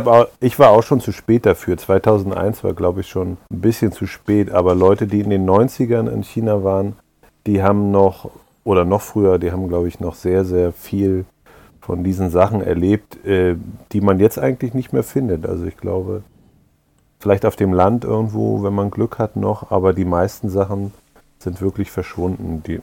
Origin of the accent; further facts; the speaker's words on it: Mecklenburg-Vorpommern, Germany; also born or lived in Berlin; Ich komme aus Berlin ursprünglich, bin in Ostberlin geboren, bin aber in Mecklenburg aufgewachsen, also auch im Nordosten Deutschlands sozusagen.